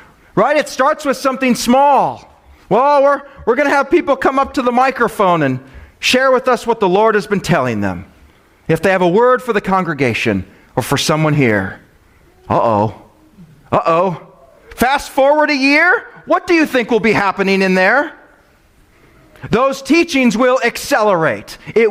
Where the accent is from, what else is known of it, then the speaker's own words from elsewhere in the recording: Midwest, United States; You know, I grew up in the Midwest where we were all Minnesota nice.